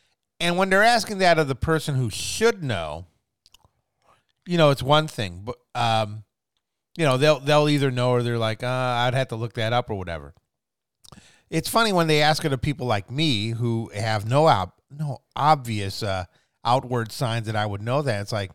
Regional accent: Midwest, United States; You know, growing up in the Midwest, no, I don't.

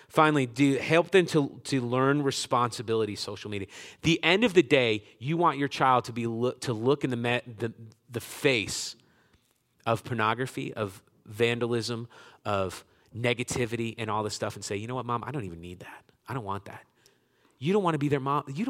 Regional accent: West Palm Beach, Florida, United States; I remember a few years ago, we're originally from West Palm Beach.

